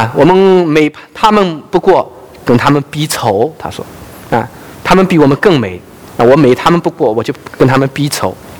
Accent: China; 因为我是中国人嘛，

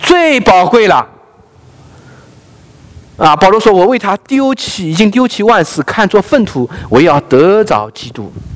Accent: Zhejiang, China; 我说到我是浙江人

